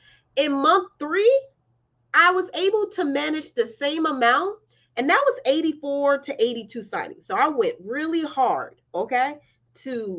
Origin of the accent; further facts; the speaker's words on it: St. Louis, Missouri, United States; now in Los Angeles, United States; But I'm from St. Louis and I live in LA.